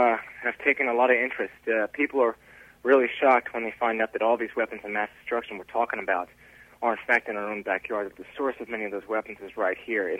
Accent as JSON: {"language": "English", "country": "United States", "said": "But as an American, I don't feel it's my right to decide what Iraq's leadership is going to be"}